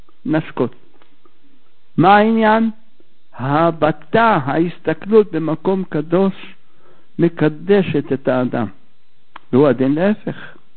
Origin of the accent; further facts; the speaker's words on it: Jerusalem, Jerusalem District, Israel; born there; אני יליד ירושלים ואני לא יודע איפה זה.